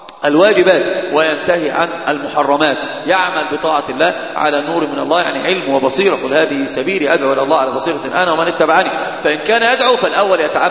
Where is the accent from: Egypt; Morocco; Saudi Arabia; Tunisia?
Egypt; وهذه مشهورة جدا عندنا في مصر.